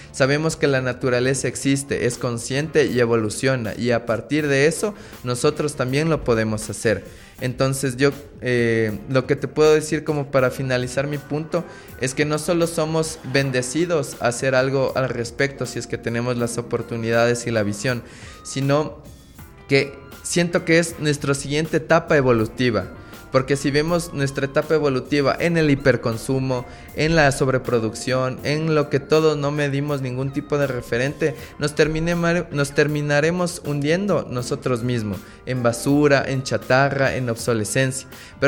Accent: Ecuador; Qué bello poder decir que somos latinoamericanos, qué bello poder decir que somos ecuatorianos

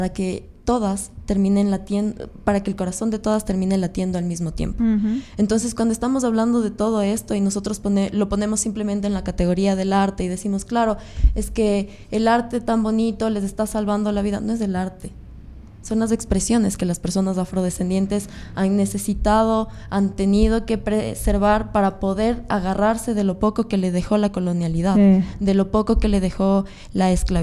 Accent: Ecuador; la conexión que tenemos como ecuatorianos.

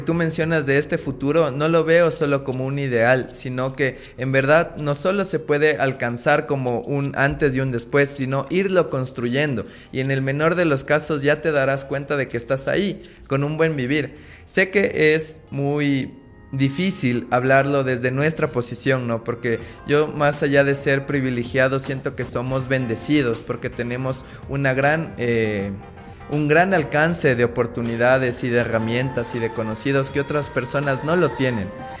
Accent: Ecuador; Qué bello poder decir que somos latinoamericanos, qué bello poder decir que somos ecuatorianos

